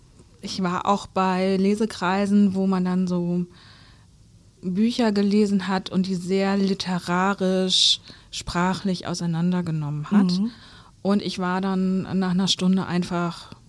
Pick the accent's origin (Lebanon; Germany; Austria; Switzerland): Germany; Düsseldorf, North Rhine-Westphalia; Und das in meiner Heimatstadt Düsseldorf. Also zu dem Zeitpunkt habe ich noch gar nicht wieder in Düsseldorf gewohnt, sondern woanders, aber ich wusste, es geht wieder zurück